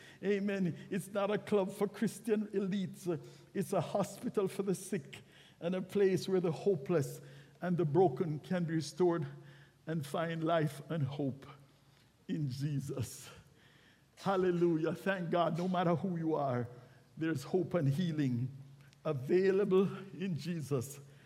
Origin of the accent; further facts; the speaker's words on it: Jamaica; as a teenager growing up in Jamaica